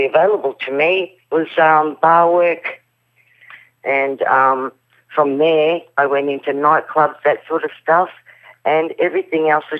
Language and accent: English; Australia; I don't speak the language. I was raised here as an Australian.